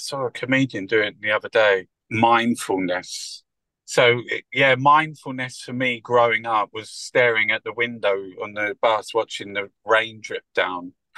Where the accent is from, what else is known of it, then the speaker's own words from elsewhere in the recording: Peckham, London, United Kingdom; I'm from Peckham, Camberwell, southeast London.